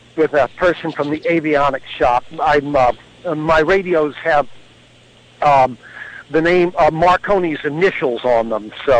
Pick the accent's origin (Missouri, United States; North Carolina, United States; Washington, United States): North Carolina, United States; Chapel Hill; also born or lived in Boston; Born in Boston, but raised in Chapel Hill, North Carolina.